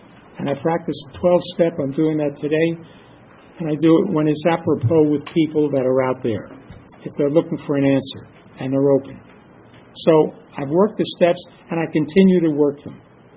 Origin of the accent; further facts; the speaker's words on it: Los Angeles, California, United States; I went over to him, and I said … I'm from Los Angeles.